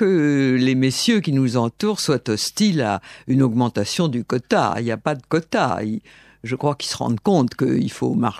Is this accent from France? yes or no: yes; Limoges, Nouvelle-Aquitaine, France; born there; Je suis né à Limoges par un pur hasard, parce que mon père avait un job à Limoges à ce moment-là, mais nous n'avions aucun lien avec la région.